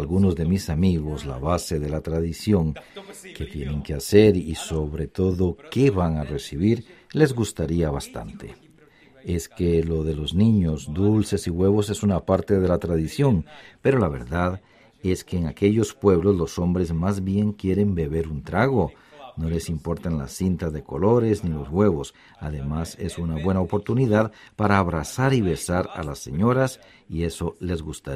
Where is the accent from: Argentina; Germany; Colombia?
Germany; yo crecí en Alemania, pero en una familia de Yugoslavia.